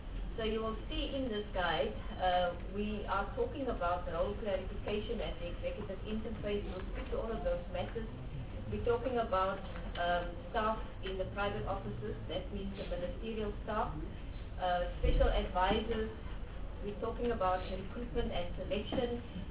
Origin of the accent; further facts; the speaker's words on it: Northern Cape, South Africa; I am from the Northern Cape, which is where I'm based. I'm a provincial-based commissioner.